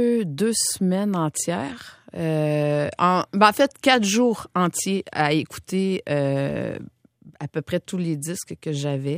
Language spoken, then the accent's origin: French; Quebec, Canada; on a un peu grandi dans le même terreau. Quand on vient de la Gaspésie